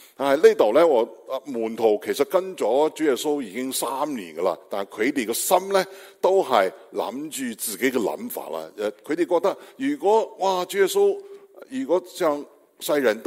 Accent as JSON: {"language": "Cantonese", "region": "Beijing", "country": "China", "second_language": "Cantonese", "said": "我係北京人，咁係北京人學返嚟嘅少少嘅广东话同你讲道。"}